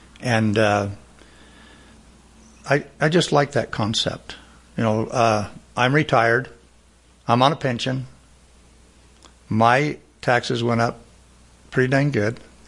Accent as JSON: {"language": "English", "town": "Star Valley", "region": "Wyoming", "country": "United States", "tie": "born or raised there", "said": "I was born and raised in Star Valley."}